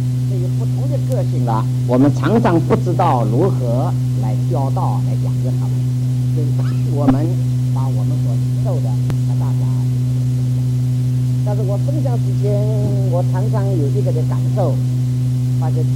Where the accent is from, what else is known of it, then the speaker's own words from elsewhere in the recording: Taiwan; moved away; 我们也是从台湾移民过来